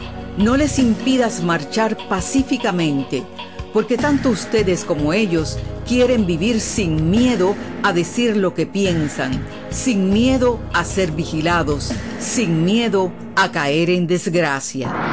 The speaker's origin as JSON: {"language": "Spanish", "country": "Cuba", "said": "Todos somos cubanos, todos hermanos."}